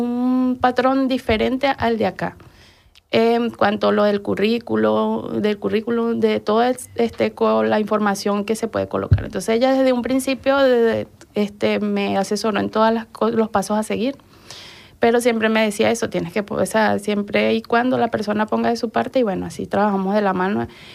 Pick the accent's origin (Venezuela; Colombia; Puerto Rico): Venezuela; Miranda, Carabobo; now in Spain; soy de Venezuela, de un pueblo llamado Miranda, en el estado Carabobo. Uh-huh. En noviembre de este año tengo 2 años acá.